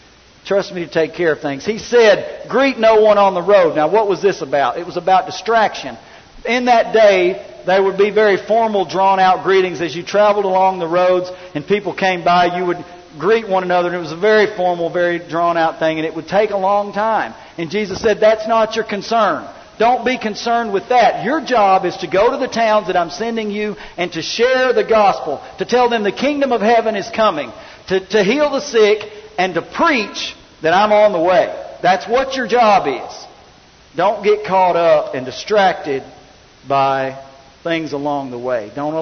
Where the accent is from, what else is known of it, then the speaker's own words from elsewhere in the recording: Arkansas, United States; Well, I'm from Arkansas. I have notions of what tea is.